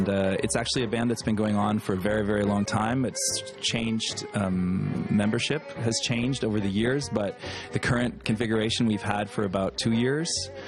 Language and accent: English; Canada; born there; I was born in Canada. My mother is half Hungarian, half English. My father's American